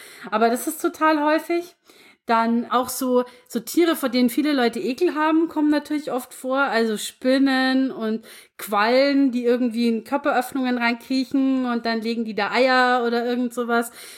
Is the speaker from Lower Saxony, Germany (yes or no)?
no; Bavaria, Germany; selbst bei uns in Niederbayern